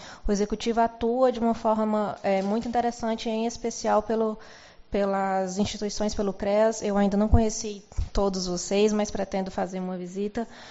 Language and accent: Portuguese; Ceará, Brazil; pelo meu sotaque, não sou daqui, sou do Ceará.